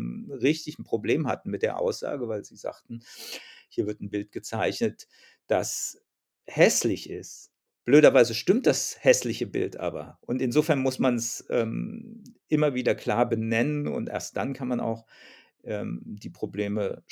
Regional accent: Langen, Hesse, Germany; in meiner Heimatstadt Langen bei Frankfurt am Main.

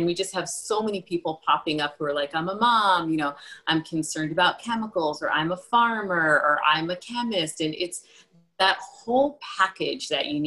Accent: New York, United States; moved away; also born or lived in Los Angeles; So I'm originally from New York, moved to Los Angeles, the worst networker, but I ended up having a very large celebrity clientele.

